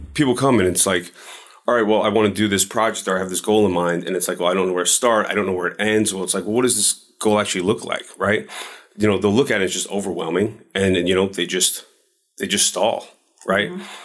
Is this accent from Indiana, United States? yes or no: no; New York, United States; moved away as an adult; now in Austin, United States; I'm originally from New York. So I was a real estate broker for 10 years. When I was 32, I decided, you know what? I want to change. I was tired of the cold weather. Picked up my stuff and moved to Austin, Texas.